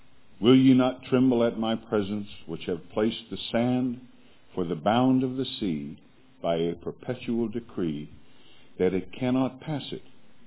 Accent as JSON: {"language": "English", "town": "Harvey", "region": "North Dakota", "country": "United States", "said": "I come from North Dakota, Harvey Gospel Chapel."}